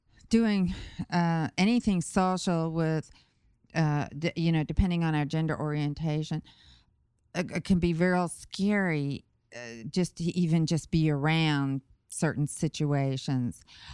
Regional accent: Brooklyn, New York, United States; I'm originally from Brooklyn, so I talk with my hands

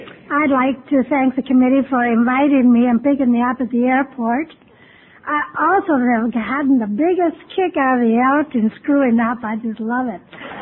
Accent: California, United States; now in Blythe, United States; I'm really from Orange County, California, but what I'm doing in Blythe is a man.

